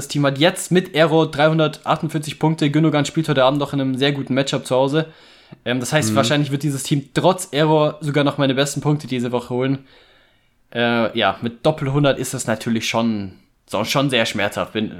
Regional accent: Mainz, Rhineland-Palatinate, Germany; Als Mainzer kann ich natürlich schon trotzdem sagen

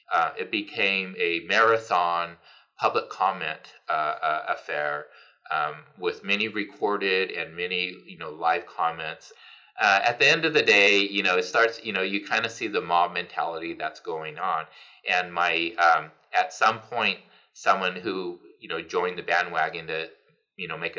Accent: United States; I haven't even stepped foot in China. Don't speak the language. And so, you know, I'm as American as can be in that way.

